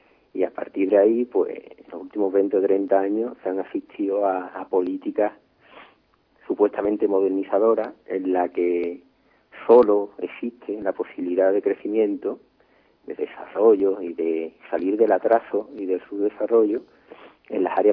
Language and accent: Spanish; Andalusia, Spain; Pero sí que yo veo que hay una dualidad o un... Somos cada día más territorio de segunda categoría. Entonces, si le unimos a que Andalucía es un territorio de segunda categoría, pues el medio rural andaluz es cada día un territorio de menor categoría todavía.